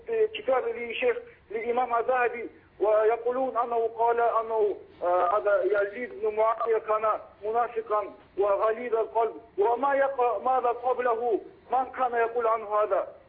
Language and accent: Arabic; Dagestan, Russia; Arabic is a second language; أنا من روسيا يا أخي، من جمهورية داغستان.